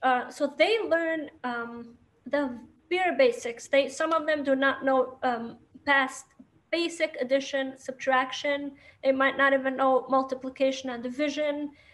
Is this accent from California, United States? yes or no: no; New York, United States; first language Yiddish; English is a second language; I'm from New York, but I speak Yiddish as a first language.